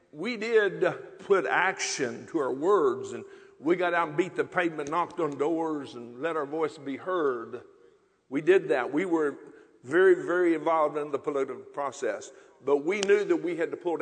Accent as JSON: {"language": "English", "country": "United States", "said": "because I'm an American. I don't have a Canadian citizenship. I'm an American"}